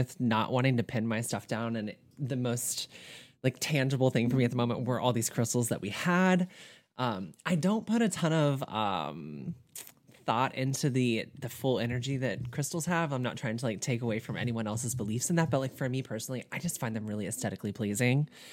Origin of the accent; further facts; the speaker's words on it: the South, United States; accent: southern; which I always read with my southern accent.